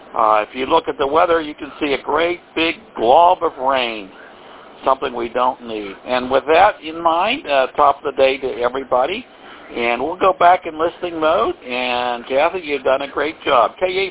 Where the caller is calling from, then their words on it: Warrendale, Pennsylvania, United States; We are calling from Western Pennsylvania. We are 20 miles north of the city of Pittsburgh. And we're between Cranberry, and we are in a little town called Warrendale.